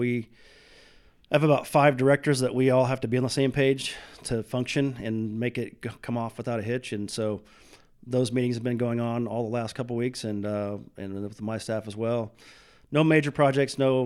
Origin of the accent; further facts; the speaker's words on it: Osceola, Iowa, United States; Like several other Midwestern states, I'm not sure who currently owns the record for 9-hole facilities per capita. It's got to be us or Kansas.